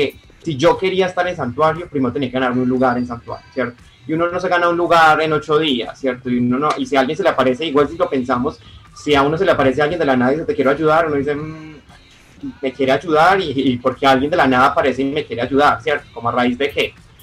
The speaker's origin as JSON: {"language": "Spanish", "town": "Santa Rosa de Cabal", "region": "Risaralda", "country": "Colombia", "said": "Yo soy de Risaralda, de un municipio cercano, por ahí unas 3 horas, Santa Rosa de Cabal."}